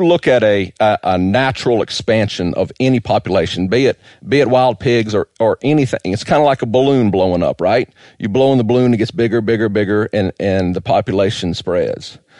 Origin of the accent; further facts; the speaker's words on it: Georgia, United States; I grew up in Georgia hunting hogs. It was fun. It's a cultural thing in the Deep South.